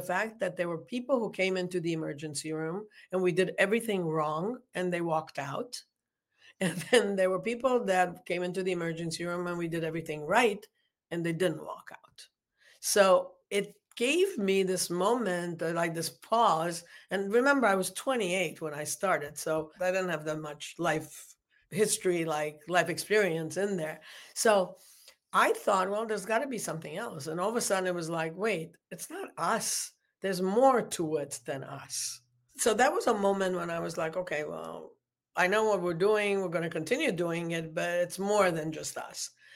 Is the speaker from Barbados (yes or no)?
no; Romania; now in United States; there were times, like periods of time, when I refused to remember that I was born in Romania. I wanted to be American.